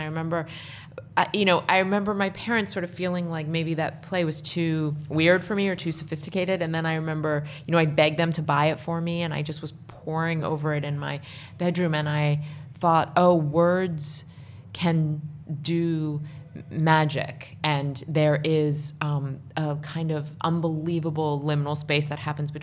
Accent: Washington, District of Columbia, United States; I grew up in Washington, D.C., and so I went to Arena Stage

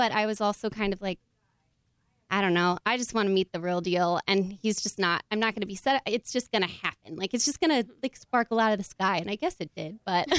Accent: Oregon, United States; I'm from the Pacific Northwest. I'm from Oregon.

